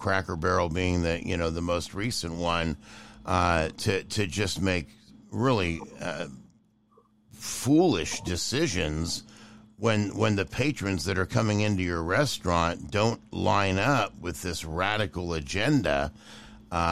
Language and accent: English; California, United States; And I'm from California, and I battled that fight for 18 years with the crazies out there.